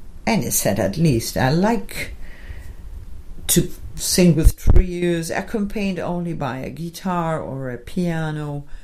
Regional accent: Argentina; Argentina is my home country, so I reflected this landscape, this history, or part of it.

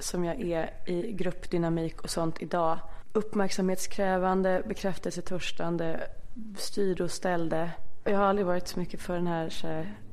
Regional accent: Aspudden, Stockholm County, Sweden; jag minns på vår gård hemma i Aspudden, så alla andra barnen äldre.

